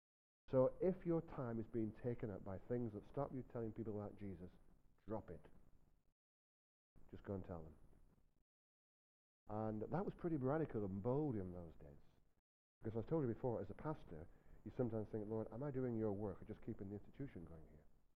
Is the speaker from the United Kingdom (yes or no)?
yes; Blackburn, North West England, United Kingdom; born there; I was born in Blackburn, not far from Manchester, just a train ride away.